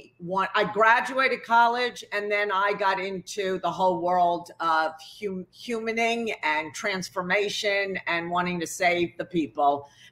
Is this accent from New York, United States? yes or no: yes; Lawrence, New York, United States; We were raised, as I said, Orthodox Jews in Long Island. So I'm from the Five Towns, Lawrence.